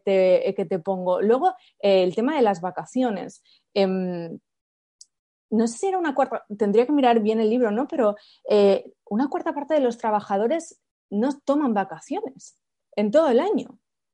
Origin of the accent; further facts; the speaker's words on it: Spain; moved away as an adult; Yo vengo de España, sí que es cierto que mi visión es la visión de una persona europea, ¿no?